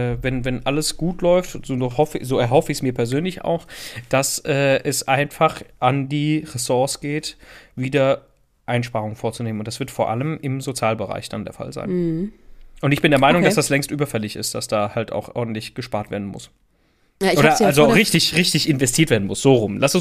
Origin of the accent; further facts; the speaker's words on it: Italy; Als Italiener koche ich natürlich nur mit Olivenöl.